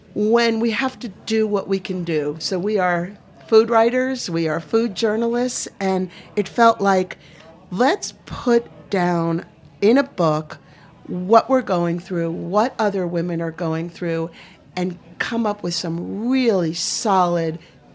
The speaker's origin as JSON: {"language": "English", "region": "Maine", "country": "United States", "said": "One of the coolest things about it, I'm from Maine"}